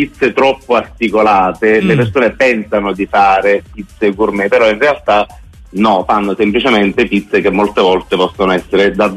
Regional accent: Naples, Campania, Italy; non perché sono napoletano

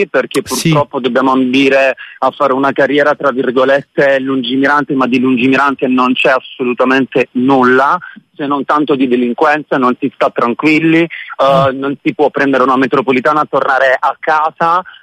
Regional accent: Palma Campania, Campania, Italy; now in Milan, Italy; Vivo a Milano, ma sono originario di Palma Campania.

